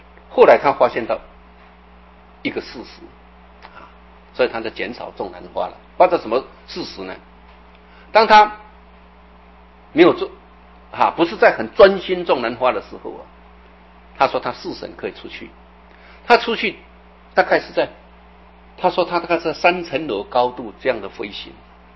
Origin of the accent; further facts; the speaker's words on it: Taiwan; 我们台湾话叫有夹够有俩